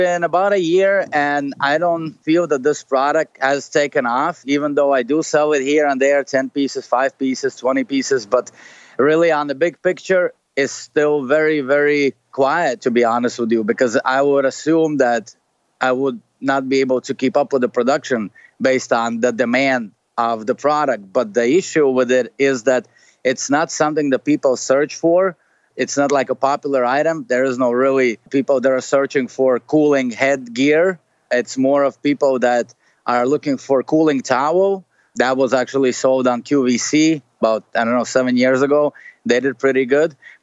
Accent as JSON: {"language": "English", "town": "Miami", "region": "Florida", "country": "United States", "said": "I'm from Miami, Florida."}